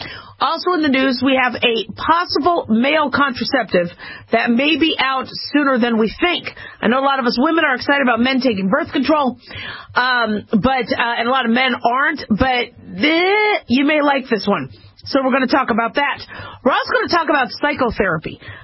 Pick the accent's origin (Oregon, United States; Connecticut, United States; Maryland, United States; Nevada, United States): Nevada, United States; Las Vegas; I'm from Las Vegas, Nevada. Woo-hoo, yay, Las Vegas, rock on.